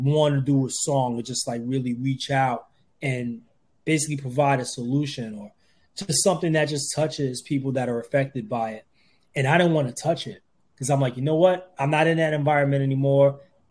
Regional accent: Brooklyn, New York, United States; So we both grew up in New York. He grew up in Left Rack City in Queens. I grew up in Red Hook, Brooklyn.

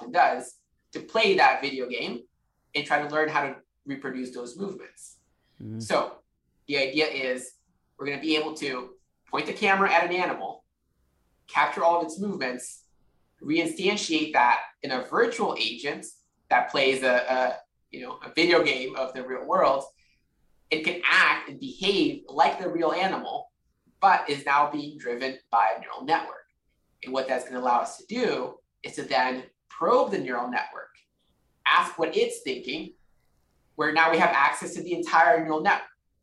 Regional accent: Brazil; While I grew up in Brazil, and while I was there, I was very into computer gaming.

